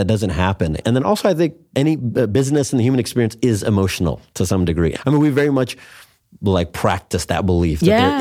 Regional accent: Detroit, Michigan, United States; I mean, my background, you know, both Peter and I, we grew up in the Detroit area.

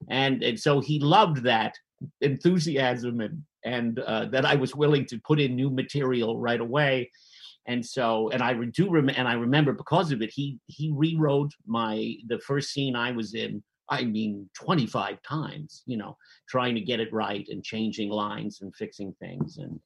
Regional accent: Jersey City, New Jersey, United States; even as an Irish Catholic kid in Jersey City, I seem to understand it.

